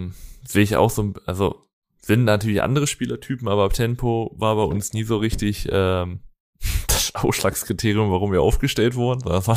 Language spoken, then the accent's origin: German; Braunschweig, Lower Saxony, Germany; Deswegen sind wir auch Braunschweiger, wir sind in der Region aufgewachsen.